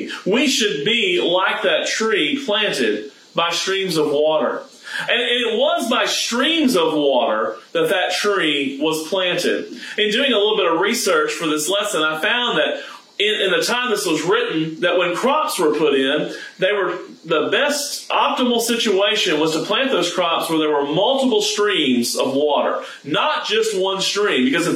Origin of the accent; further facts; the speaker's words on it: Houston, Texas, United States; I grew up in the Houston area, and I grew up most of my summers attending Camp Bandina.